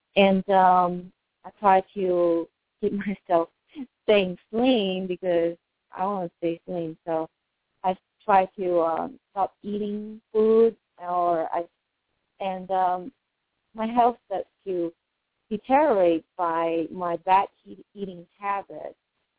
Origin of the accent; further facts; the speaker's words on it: Singapore; I grew up in Singapore, and our typical staple food are rice, noodle, and bread.